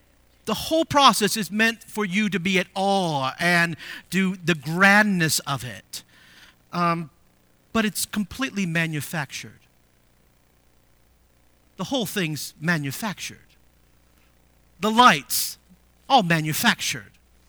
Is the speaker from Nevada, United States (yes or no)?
no; Visalia, California, United States; Growing up in California, I grew up in the San Joaquin Valley of California, a town called Visalia.